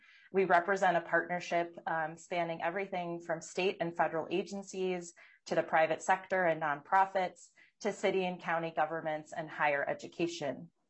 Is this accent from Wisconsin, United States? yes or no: yes; Wisconsin, United States; now in Minnesota, United States; I grew up in Wisconsin, but my career has taken me outside of the region, but I'm really thrilled to be back.